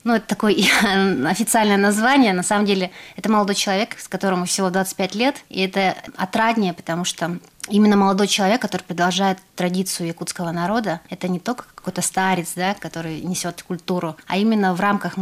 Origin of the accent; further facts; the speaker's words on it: Sakha Republic, Russia; now in Dalian, China; поскольку я сама из Якутии, и якутскую культуру также в том числе начала пропагандировать именно на территории Китая